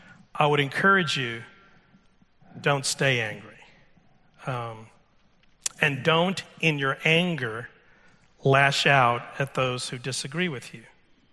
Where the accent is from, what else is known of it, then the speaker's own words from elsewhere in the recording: Texas, United States; I love football. I grew up in Texas, so there you go.